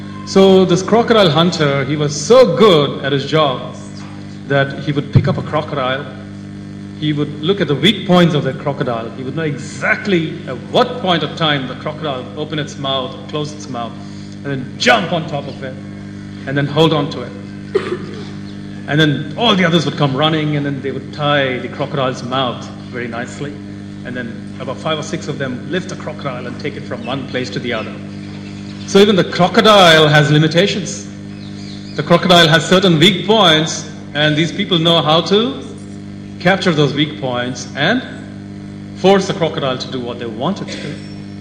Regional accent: Chandigarh, India; also born or lived in South India; remember when I was a child, when I was young, and we used to live in this city called Chandigarh. I moved from South India. In South India, I was born in a very typical Brahminical Vaishnava culture.

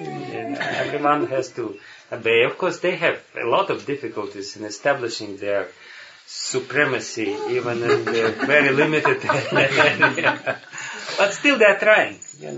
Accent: Tashkent, Uzbekistan; English is a second language; moved away; also born or lived in Sweden; I'm from Tashkent, which is Uzbekistan, and it's a south kind of place with a lot of energy there and a lot of, you know, smells and everything.

